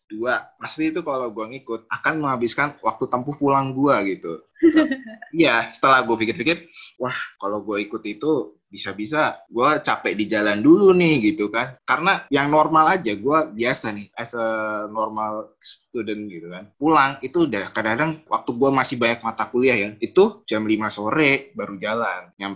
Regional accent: Tangerang, Banten, Indonesia; Gue ini orang perbatasan ya. Gue orang Tangerang yang cenderung deket ke Jakarta Selatan. Tapi gue gak tahu Jakarta gitu.

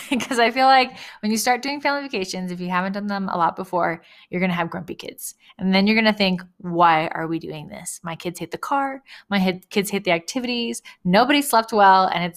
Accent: California, United States; So like I grew up in California, so Disneyland was just a one day thing.

